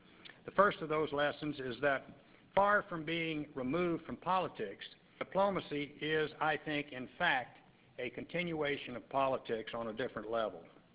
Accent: Texas, United States; the fellow from my home state of Texas

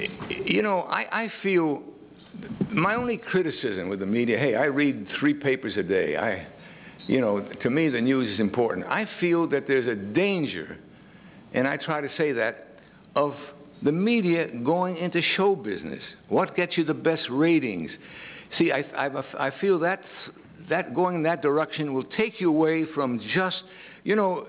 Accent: United States; I'm an American.

